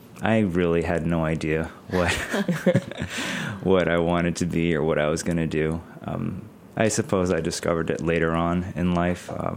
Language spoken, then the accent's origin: English; Hartford, Connecticut, United States; I grew up in suburban Hartford, Connecticut.